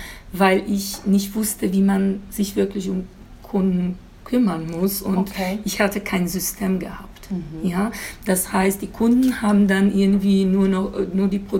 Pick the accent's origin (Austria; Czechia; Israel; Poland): Poland; German is a second language; now in Germany; ich komme aus Polen ursprünglich und ich bin vor knapp 17 Jahren hier nach Deutschland gekommen.